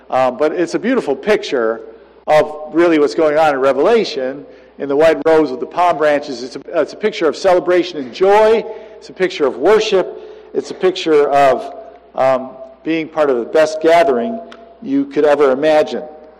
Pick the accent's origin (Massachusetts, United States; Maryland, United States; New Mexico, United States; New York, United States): New York, United States; And I said, well, I'm a Yankee from New York, you know.